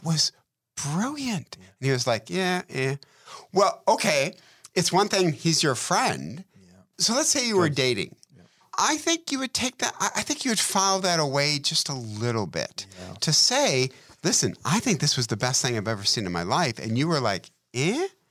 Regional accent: Detroit, Michigan, United States; You know how much I love hockey. I'm from Detroit, hockey town, right?

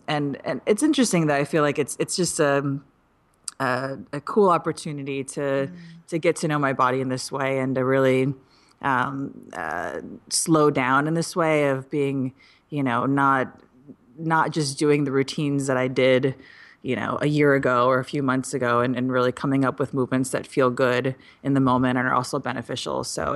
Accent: Midwest, United States; I think I'm like you, I'm from the Midwest

